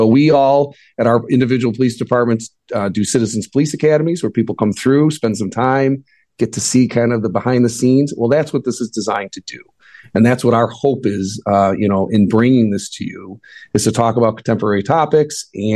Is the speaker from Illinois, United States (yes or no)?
yes; Tinley Park, Illinois, United States; chief of police currently for the city of Highland Park. So I grew up in Tinley Park, Illinois, so South Side. My dad was a police officer in Tinley Park.